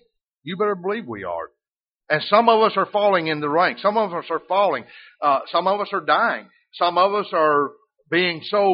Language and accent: English; Alabama, United States; I don't have to tell them sometimes I'm from the Southland. They say, oh, you somewhere from down south. And when I say Bama, they know. They know. Oh, you've got that accent.